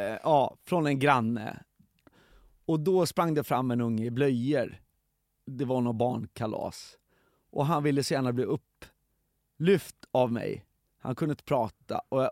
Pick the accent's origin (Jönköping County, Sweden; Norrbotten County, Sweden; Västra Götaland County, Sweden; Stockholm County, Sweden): Stockholm County, Sweden; Stockholm; Alltså, jag växte upp i Hässelby och där var ju en period av när folk började snacka orten, slang